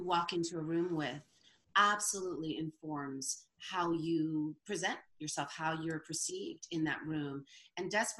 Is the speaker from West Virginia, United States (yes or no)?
no; Brooklyn, New York, United States; I was always a storyteller. Growing up in Brooklyn, my dad, who was actually, his job was in radio.